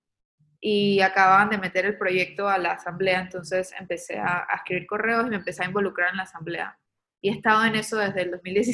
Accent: Panama; Yo soy médico panameño

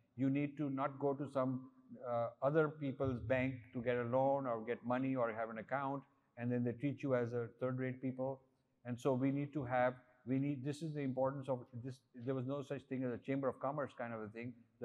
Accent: Ludhiana, Punjab, India; born there; I said, well, I was born in the house of the headmaster of the Arya Samaj school.

